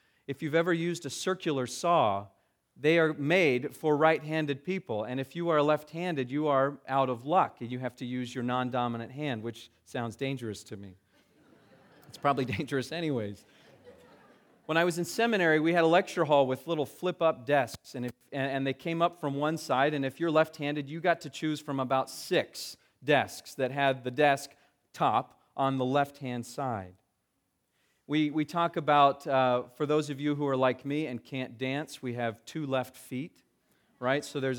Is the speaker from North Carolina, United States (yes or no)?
no; California, United States; I grew up in Southern California, and once my family took the long trip up the coast to visit San Francisco.